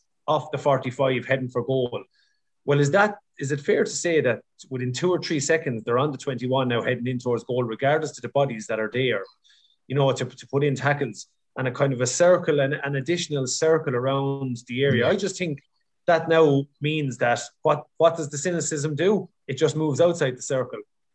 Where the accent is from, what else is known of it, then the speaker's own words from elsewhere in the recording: Ireland; We're Irish people at the end of the day.